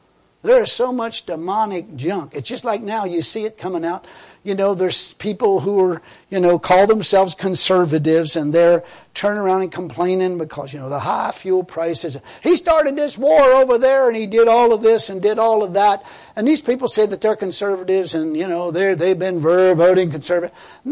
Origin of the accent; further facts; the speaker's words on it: United States; I'm an American.